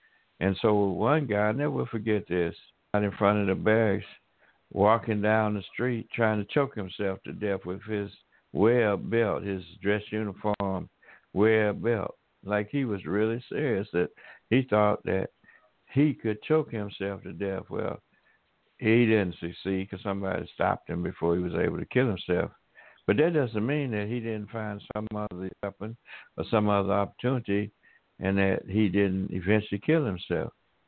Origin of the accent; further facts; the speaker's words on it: Alabama, United States; I've seen a lot of cotton and corn growing up in Alabama